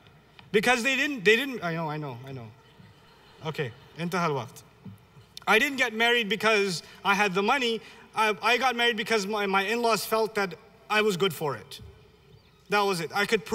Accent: Pakistan; I'm Pakistani.

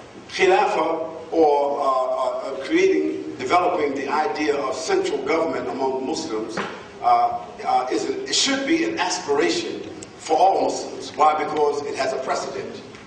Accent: Harlem, New York, United States; So excuse my aggressiveness. I told you from the beginning I was from Harlem.

